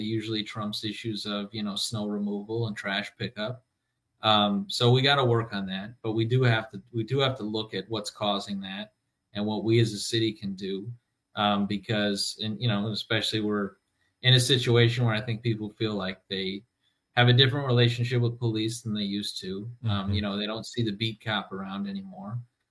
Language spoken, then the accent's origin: English; Milwaukee, Wisconsin, United States; I was born and raised in Milwaukee in the Sherman Park neighborhood. When I grew up, that was still a bustling, thriving, diverse middle-class neighborhood.